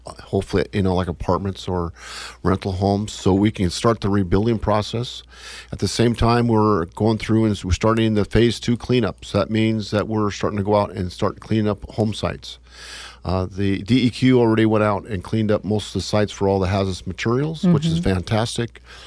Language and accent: English; Oregon, United States; Well, first, Oregon doesn't have very many disasters. I'm from Oregon.